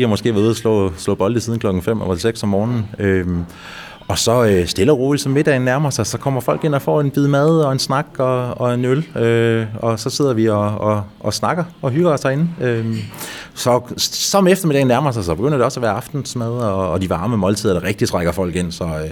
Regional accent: Aarhus, Central Denmark Region, Denmark; now in Sorø, Denmark; Altså jeg er tilflytter oprindeligt fra Aarhus af, opvokset i Jylland, og flyttet til Ringsted først, og senere til Sorø

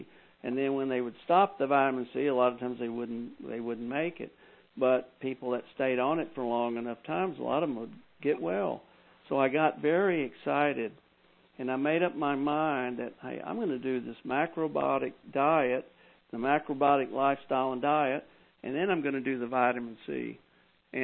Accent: Texas, United States; I grew up in Texas, and, you know, nearly everybody I knew was a rancher. My grandfathers were ranchers, you know, so it just... And I had a little small ranch myself

